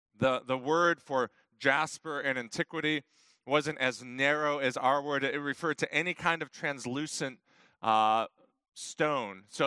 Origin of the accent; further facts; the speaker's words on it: Detroit, Michigan, United States; for a native Detroiter like me, it's good to see that kind of revival happening back in my hometown